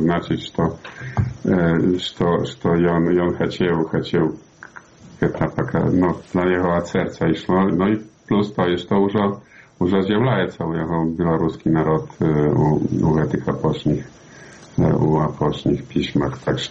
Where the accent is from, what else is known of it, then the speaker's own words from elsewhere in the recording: Belarus; Ідею треба поширяти, а коли не поширяєш ідею ми білоруси, то значить, що нема того поширення.